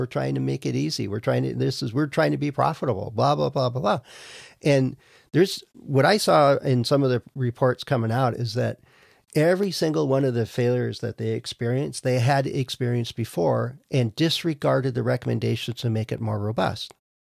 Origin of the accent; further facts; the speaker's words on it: Wisconsin, United States; And I'm from Wisconsin. It was cold.